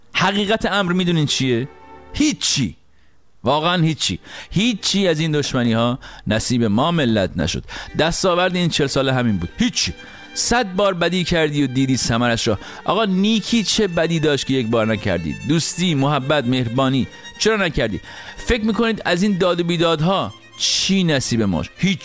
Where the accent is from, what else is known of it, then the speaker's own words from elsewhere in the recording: Iran; moved away; در جامعه‌ای بزرگ شدم که هیچ حس مشترکی نسبت به حاکمانش نداشتم، در کشوری بزرگ شدم که تعلقی نسبت بهش احساس نمی کردم به خاطر اینکه من فقط 3 سالم بود که انقلاب شد، و در خانواده بزرگ شدم که اصلا انقلاب اسلامی نمی خواست.